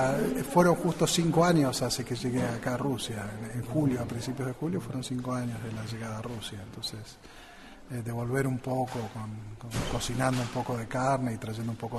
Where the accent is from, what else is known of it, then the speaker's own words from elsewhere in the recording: Buenos Aires, Argentina; No, venimos de Buenos Aires, que son muy altas.